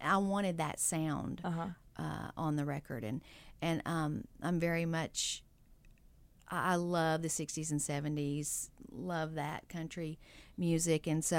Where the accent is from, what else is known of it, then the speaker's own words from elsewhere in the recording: Texas, United States; So I grew up in East Texas and listening to like real country music